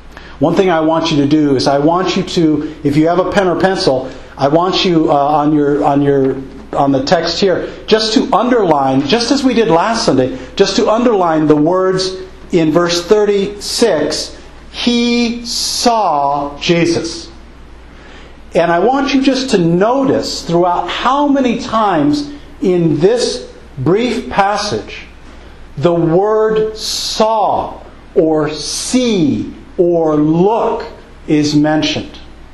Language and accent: English; Los Angeles, California, United States; You know, I come from Los Angeles, and there are many movie stars, famous people in Los Angeles.